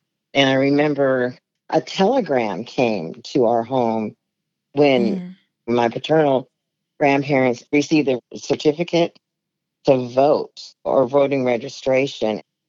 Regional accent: Everett, Washington, United States; I grew up in Everett, Washington, and my paternal and maternal grandparents were from Selma, Alabama.

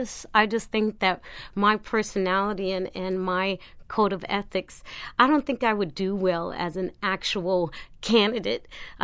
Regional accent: Brooklyn, New York, United States; And that aspect of growing up in Brooklyn has stayed with me, is still with me.

